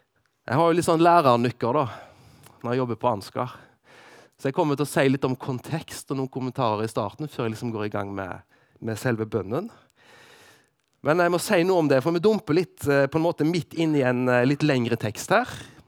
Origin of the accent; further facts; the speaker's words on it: Western Norway, Norway; now in Sørlandet, Norway; Vi er vestlendinger som har flyttet til Sørlandet.